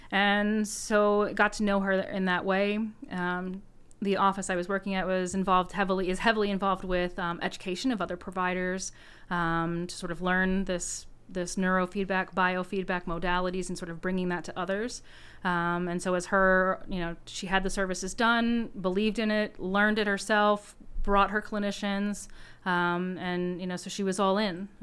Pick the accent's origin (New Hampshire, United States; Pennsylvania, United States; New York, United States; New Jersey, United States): Pennsylvania, United States; I'm originally from southeastern Pennsylvania and from Chester County, so outside of Philadelphia. And born and lived there most of my life.